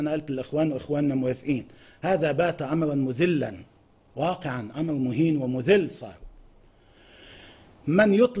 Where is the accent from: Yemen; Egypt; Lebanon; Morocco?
Lebanon